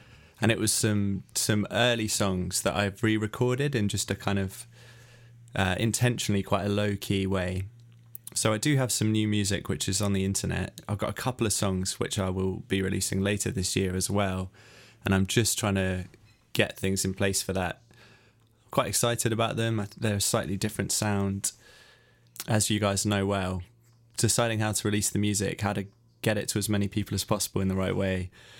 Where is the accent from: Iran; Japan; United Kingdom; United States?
United Kingdom; Bristol, South West England; moved away as an adult; now in Cornwall, United Kingdom; I moved from Bristol, where I'd always lived, down to Cornwall, which, if you don't know the UK, it's like as far away from anywhere as you can.